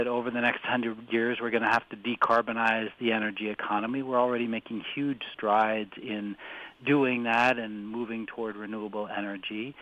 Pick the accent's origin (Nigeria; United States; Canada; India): United States; New England; I mean, I grew up and live in New England